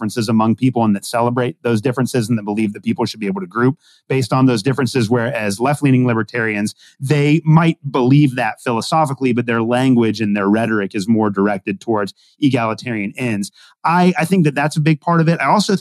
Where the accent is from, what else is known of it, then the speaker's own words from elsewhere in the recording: Kentucky, United States; you know, growing up in Kentucky, I've always kind of had I'm a very traditional Christian in terms of social practice.